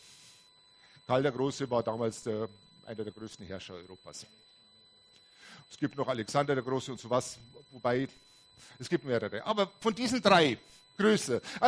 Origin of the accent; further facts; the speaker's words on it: Austria; was bei uns in Österreich Frankfurter und in Bayern Wiener genannt wird.